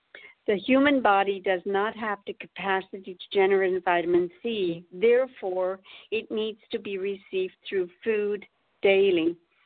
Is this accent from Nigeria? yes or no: no; Switzerland; I was born and raised in Switzerland